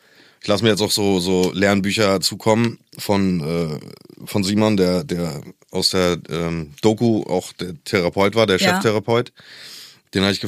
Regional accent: East Germany, Germany; ich komme ja aus der DDR jemals. Und ich glaube, als die Grenzen aufgegangen sind, war ich 11 oder so.

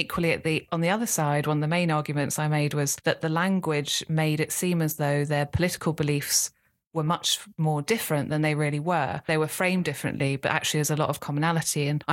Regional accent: Islington, London, United Kingdom; I grew up in North London, in Islington, and the 2001 census revealed that Islington was in the top 10 most non-religious wards in England and Wales.

